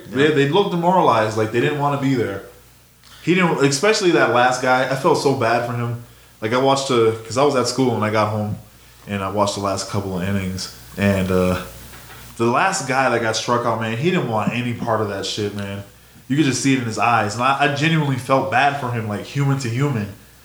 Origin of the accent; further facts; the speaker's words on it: Boston, Massachusetts, United States; We don't assimilate. We do, but at the same time, it's like, fuck you. I'm from Boston.